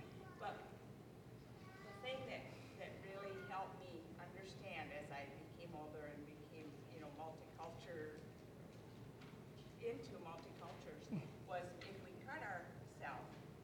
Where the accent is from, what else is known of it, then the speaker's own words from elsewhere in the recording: North Dakota, United States; when I grew up in North Dakota, I never had seen a live person of a different skin color than my own.